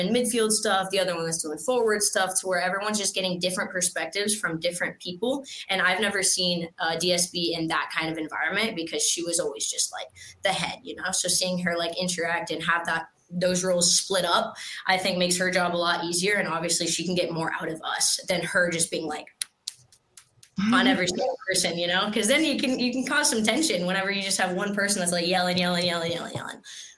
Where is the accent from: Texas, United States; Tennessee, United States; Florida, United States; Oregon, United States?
Florida, United States; Land O'Lakes; also born or lived in Jacksonville; So I'm actually from Land O'Lakes. We moved here in, I want to say 2012. My dad retired. He was at MacDill Air Force Base. We moved over from like Jacksonville, Florida. So I'm really a Florida kid.